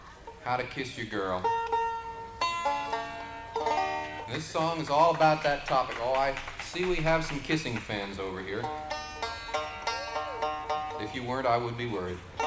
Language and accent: English; Pennsylvania, United States; Where I grew up in Pennsylvania, it was kind of far out in the country. There was not a whole lot to do except get in trouble.